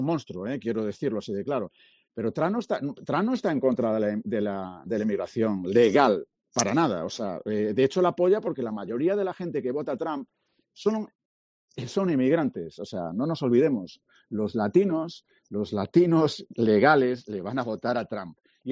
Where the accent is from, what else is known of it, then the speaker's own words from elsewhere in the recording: Monforte de Lemos, Galicia, Spain; now in United States; Yo soy de la Ribeira Sacra, soy de Monforte de Lemos